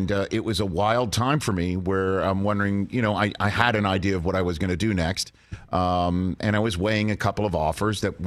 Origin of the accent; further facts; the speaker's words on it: New York City, New York, United States; I'm a kid from New York City to work the U.S. Open.